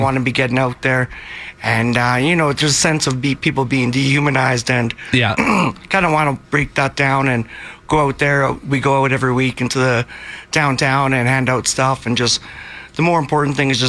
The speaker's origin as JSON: {"language": "English", "country": "Ireland", "said": "I'm Irish. It's just, it's just in our blood to be helping. I was just back home there in January"}